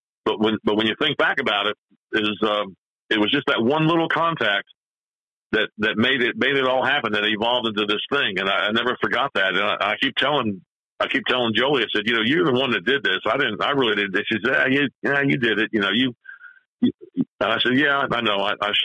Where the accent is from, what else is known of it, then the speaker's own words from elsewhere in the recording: New Jersey, United States; now in Georgia, United States; You know, and I'm not from Oklahoma. I'm a Jersey boy, you know, living in Georgia, falling into Oklahoma.